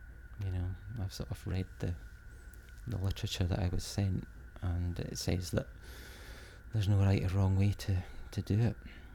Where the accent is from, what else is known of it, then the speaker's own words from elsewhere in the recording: Falkirk, Scotland, United Kingdom; I'm 39 years old and I'm from Falkirk.